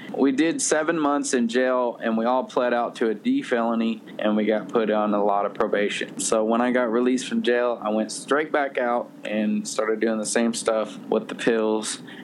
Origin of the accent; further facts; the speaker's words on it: Austin, Texas, United States; As far as everything else, I love Austin. That's my hometown. I love it. I love going there. I love seeing everybody, you know, that I grew up with.